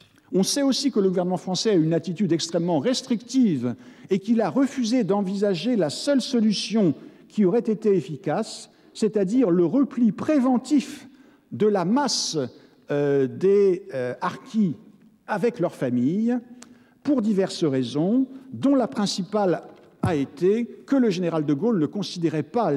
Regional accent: France; Et pouvons-nous, en tant que Français, leur reprocher d'avoir refusé de trahir la France ou de trahir des Français ?

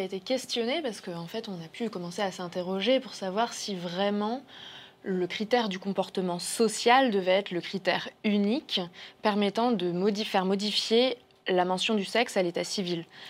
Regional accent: Brittany, France; Je sais que c'est extrêmement surprenant pour les Parisiens, mais moi, je viens de Bretagne

